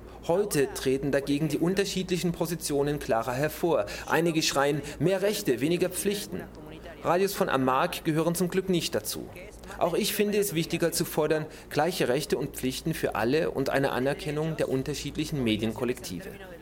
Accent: Argentina; da muss selbst ich als Argentinier sagen, ich weiß es nicht.

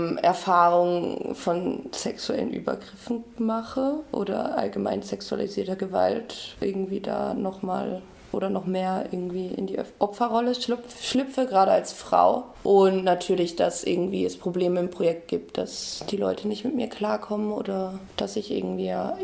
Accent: Walldorf, Baden-Württemberg, Germany; Ich bin 19 Jahre alt, ich komme aus Waldorf, das ist eine kleinere Ortschaft in der Nähe von Heidelberg

